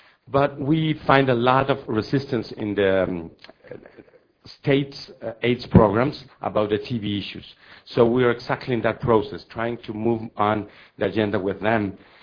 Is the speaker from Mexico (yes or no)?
yes; Mexico; English is a second language; Okay, it's my turn. … I'm from Mexico, from an NGO named Ave de Mexico.